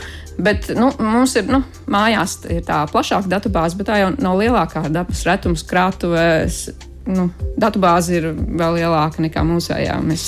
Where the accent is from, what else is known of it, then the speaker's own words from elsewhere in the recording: Riga, Latvia; Nu, es vispār esmu rīdzinieks